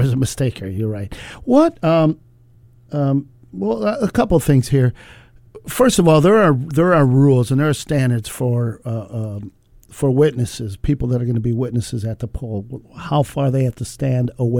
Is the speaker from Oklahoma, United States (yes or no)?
no; Racine, Wisconsin, United States; I'd head down to my hometown of Racine